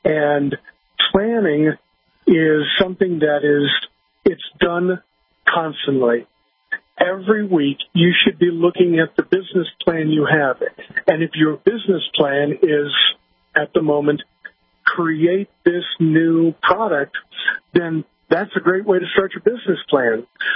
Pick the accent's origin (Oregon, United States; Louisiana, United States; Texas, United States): Louisiana, United States; New Orleans; And I'm also from New Orleans originally